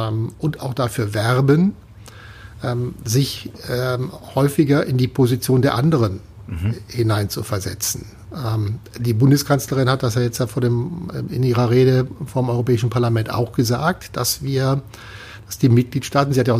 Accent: Cologne, North Rhine-Westphalia, Germany; Und als Kölner, da gibt es ein tolles Lied, das ist

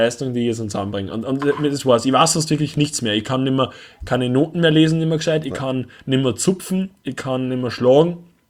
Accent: Upper Austria, Austria; wie wir mal bei uns in Oberösterreich waren.

